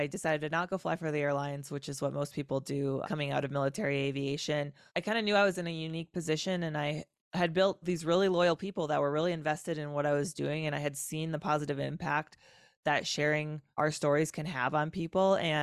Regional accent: Wisconsin, United States; It's in Wisconsin, my home state.

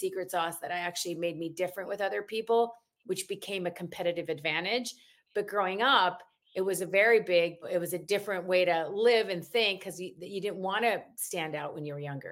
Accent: Mankato, Minnesota, United States; I'm born and raised in Mankato, Minnesota, a very small town south of the Twin Cities of Minneapolis and St. Paul.

